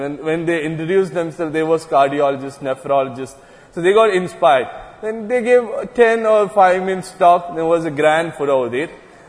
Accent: Kerala, India; Yeah, we came in Jamaat from India. You know Kerala, I think you know Kerala. It's a southern part of India.

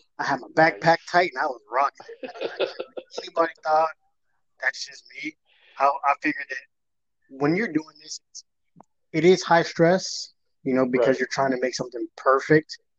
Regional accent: Las Vegas, Nevada, United States; moved away as an adult; I was born and raised in Vegas. I'm from Vegas

